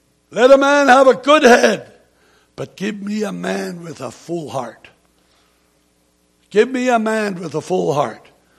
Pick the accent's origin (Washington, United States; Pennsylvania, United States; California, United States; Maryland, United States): Pennsylvania, United States; born there; It's not my fault that I was born in Lancaster County. Neither am I to be praised about it because I had nothing to do with it. I was just born there.